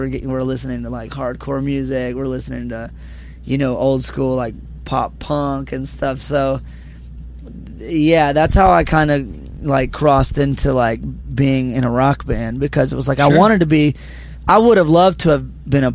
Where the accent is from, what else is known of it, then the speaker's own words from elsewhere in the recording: Georgia, United States; But of course, growing up in Georgia, like country was part of my life.